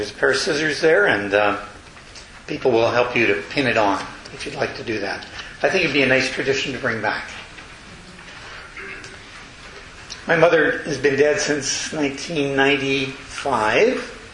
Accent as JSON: {"language": "English", "region": "Ontario", "country": "Canada", "tie": "born there", "said": "And when I was born in Northern Ontario"}